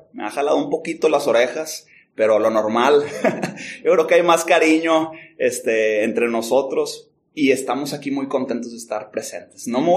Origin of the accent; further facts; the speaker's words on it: Monterrey, Nuevo León, Mexico; yo soy regiomontano. Y estoy viviendo aquí con los Siervos de la Palabra, aquí en Monterrey, Nuevo León.